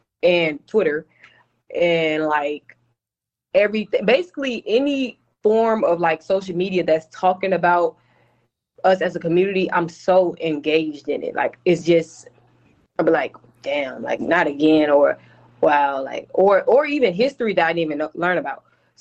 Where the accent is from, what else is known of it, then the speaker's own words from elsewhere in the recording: Alabama, United States; now in Texas, United States; Man, I'm from Alabama.